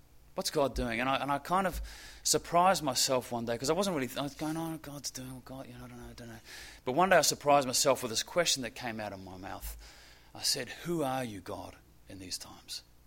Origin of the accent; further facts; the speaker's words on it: New Zealand; apart from growing up in New Zealand where we went to school in bare feet.